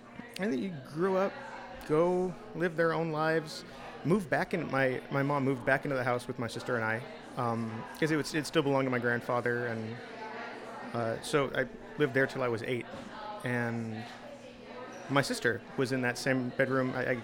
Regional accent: Minnesota, United States; also born or lived in Fredericksburg, Texas; now in Wisconsin, United States; I was born in Fredericksburg, Texas, but lived most of my life in Minnesota. Now I live in Wisconsin.

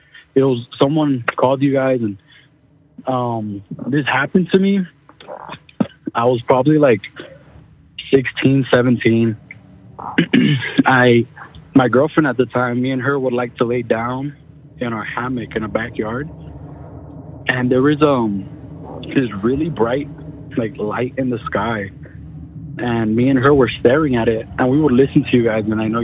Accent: Austin, Texas, United States; from Austin, Texas.

